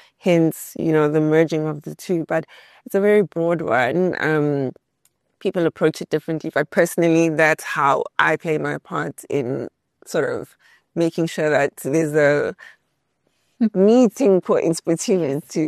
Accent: South Africa; the more I travel within an African context perspective, as a South African as example, is that what we are taught in school is so much different to what everyone else is being taught in school, right?

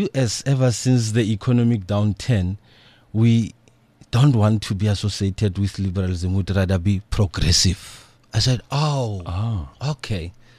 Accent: Winterveld, Gauteng, South Africa; Well, my hometown is Winterveld.

